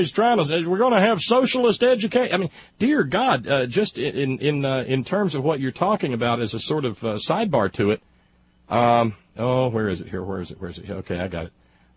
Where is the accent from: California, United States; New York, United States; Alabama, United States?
Alabama, United States; now in West Virginia, United States; I can see it here in West Virginia. I grew up with it in Alabama.